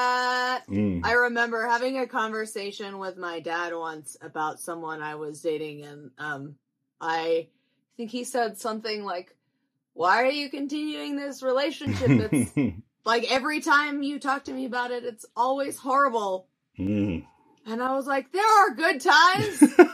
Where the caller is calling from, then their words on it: Albuquerque, New Mexico, United States; And then I'm coming from Albuquerque in the United States.